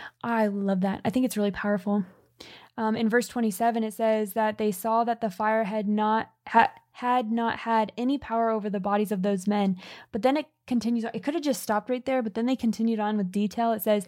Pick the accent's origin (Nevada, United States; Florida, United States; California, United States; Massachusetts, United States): California, United States; We grew up in California.